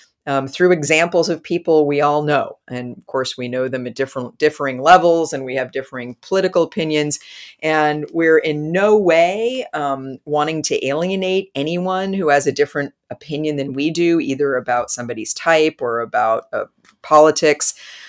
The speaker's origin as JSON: {"language": "English", "country": "United States", "said": "And of course, you're from Brazil. You're from South America. I'm from the United States. And that gives us different perspectives."}